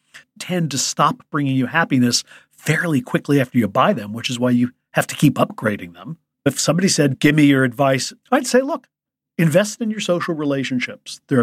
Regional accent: Chicago, Illinois, United States; I grew up in Chicago, and we bought this old derelict school bus

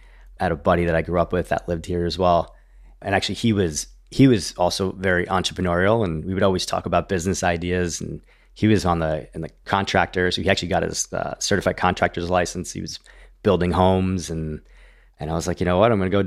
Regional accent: Long Island, New York, United States; that's just what you did growing up in Long Island in New York. That's a very much part of the culture up there.

